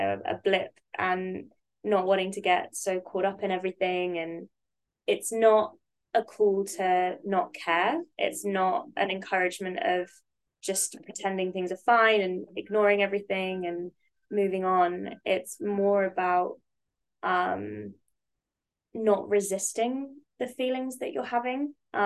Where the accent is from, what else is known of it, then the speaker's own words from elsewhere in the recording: United Kingdom; So as maybe you can tell from my accent, I'm from the UK